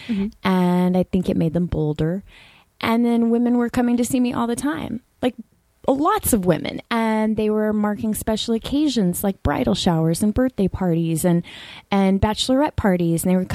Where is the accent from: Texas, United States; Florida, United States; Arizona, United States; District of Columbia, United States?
Texas, United States; I'm from Texas